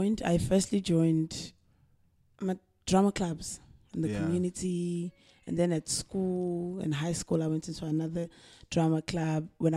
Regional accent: Durban, KwaZulu-Natal, South Africa; I grew up in a little town called DMAT.

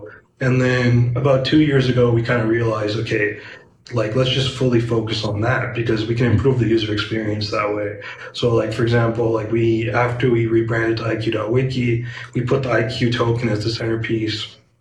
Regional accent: Canada; I'm originally from Canada. So I was at Western University and I was studying there.

